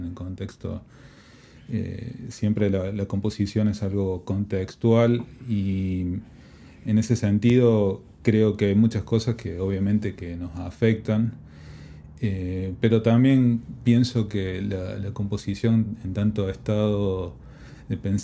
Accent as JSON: {"language": "Spanish", "region": "Córdoba", "country": "Argentina", "tie": "born or raised there", "said": "estudié piano también en mis inicios en Córdoba, de donde soy oriundo."}